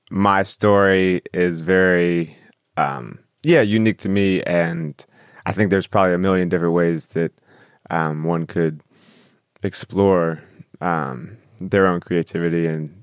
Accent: Harrisonburg, Virginia, United States; born there; And yeah, I was born in Harrisonburg, Virginia, and I was able to have two older brothers and a younger sister when I grew up

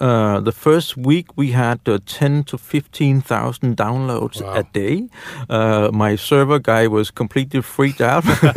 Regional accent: Denmark; English is a second language; I come from Denmark, it's a very small country

